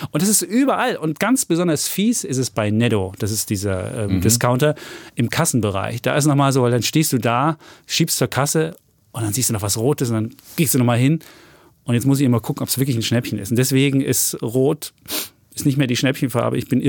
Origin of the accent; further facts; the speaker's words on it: Leipzig, Saxony, Germany; ich bin als Leipziger.